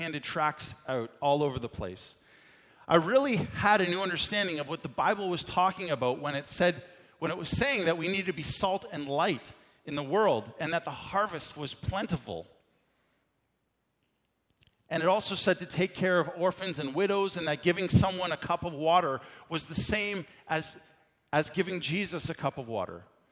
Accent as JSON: {"language": "English", "town": "Markdale", "region": "Ontario", "country": "Canada", "tie": "born or raised there", "said": "I grew up in Markdale, not far from here."}